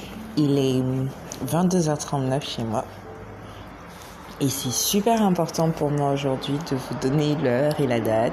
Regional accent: Cameroon; Je suis originaire du Cameroun

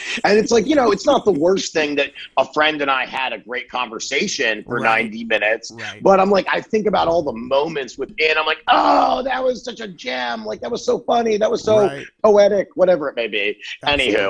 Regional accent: Baltimore, Maryland, United States; I grew up in Baltimore, you know, had older sister, younger brother, my parents divorced when I was early.

